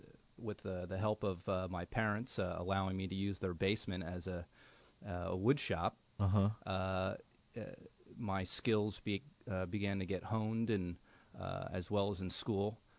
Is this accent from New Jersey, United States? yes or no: yes; Branchburg, New Jersey, United States; born and raised in Branchburg, New Jersey, currently reside in Hunterdon County